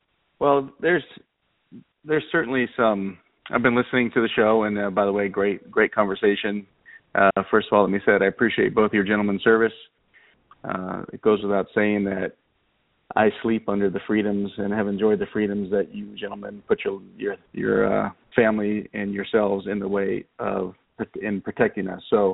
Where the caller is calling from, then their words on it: Round Rock, Texas, United States; I'm calling from Round Rock, Texas.